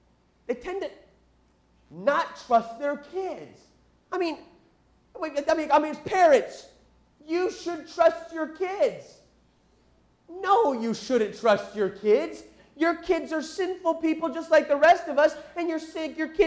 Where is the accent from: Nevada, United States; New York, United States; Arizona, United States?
Arizona, United States; Tucson; I grew up in Tucson, Arizona, a long, long way from here. And in where I grew up, there wasn't a whole lot of grass.